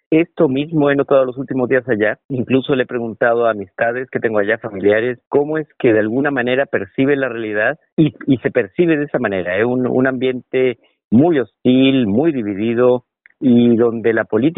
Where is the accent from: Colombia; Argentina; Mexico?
Mexico; now in Chile; yo siendo mexicano